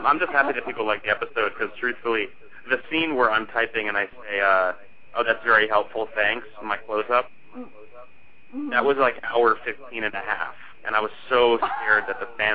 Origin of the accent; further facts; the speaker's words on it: New York, United States; accent: Long Island; I'm actually originally from New York, and up until I was probably about 9 or 10, I had the thickest Long Island accent ever.